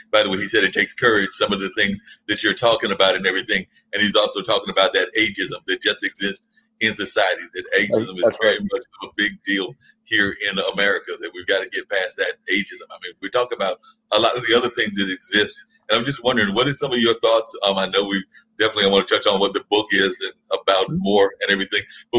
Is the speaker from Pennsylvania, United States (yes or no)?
no; Warrenton, North Carolina, United States; Yes, I know about rural life because I grew up in Warrenton, North Carolina.